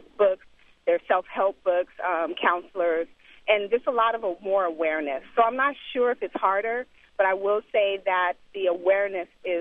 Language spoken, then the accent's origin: English; Oakland, California, United States; now in Sacramento, United States; I grew up in Oakland, California, early 70s up until the late 80s, Bancroft East 14th area, and there was a lot of drugs.